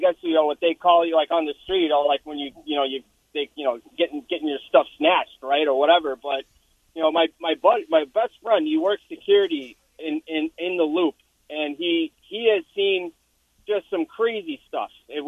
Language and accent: English; Chicago, Illinois, United States; moved away; Now, I grew up in Chicago. I live in Massachusetts now.